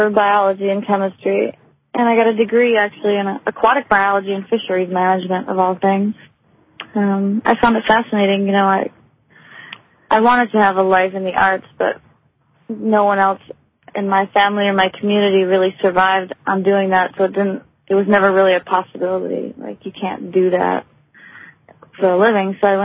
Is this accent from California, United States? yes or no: no; Michigan, United States; Yeah, I grew up in Michigan, in the west coast of Michigan. And, you know, sort of a medium-sized town and a medium-sized house.